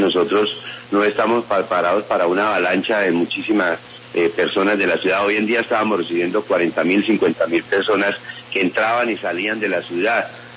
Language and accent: Spanish; Colombia; los colombianos, pero los que estamos en frontera, aquellos que estamos cotidianamente aquí cerca de ellos